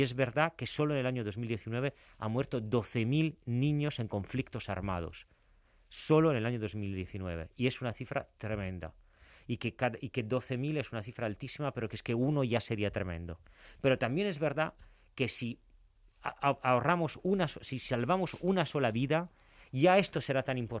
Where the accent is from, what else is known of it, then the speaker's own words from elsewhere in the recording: Bari, Apulia, Italy; Spanish is a second language; Yo creo que la parte buena de productor la tengo porque vengo del sur de Italia, que es un sitio donde...